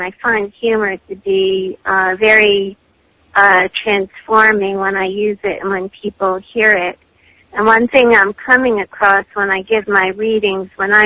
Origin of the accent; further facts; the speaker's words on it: New York, United States; I always make a point of saying that I come from the Catskills